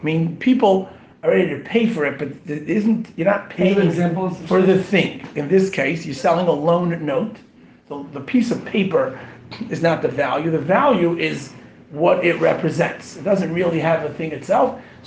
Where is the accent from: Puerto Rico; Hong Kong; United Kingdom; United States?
United Kingdom; England; Hello, I'm from England.